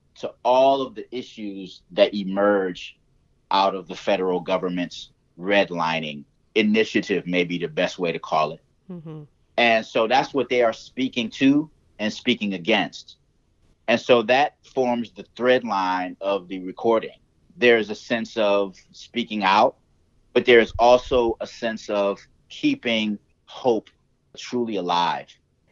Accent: the South, United States; We moved here from the South, a good number of us, with the hope that we would see a better future.

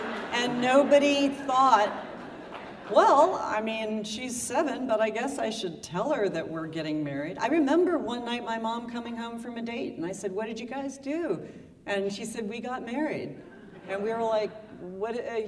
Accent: Tennessee, United States; also born or lived in California; So I was probably seven when my mother and stepfather got married. We moved to Tennessee from California because my mother had divorced my father

